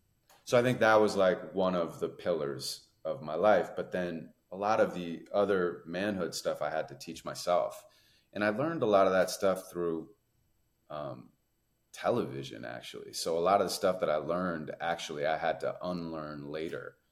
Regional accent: Santa Monica, California, United States; And my mom's a school teacher. I was born and raised in Santa Monica.

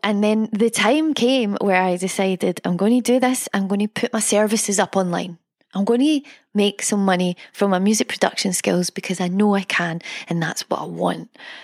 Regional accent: Scotland, United Kingdom; I'm Scottish. Telling stories is in my blood, like tea.

